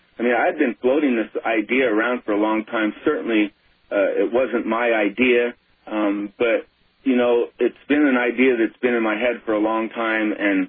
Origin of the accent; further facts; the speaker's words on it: United States; We are proud American citizens who are exercising our God-given rights to stand up and question our government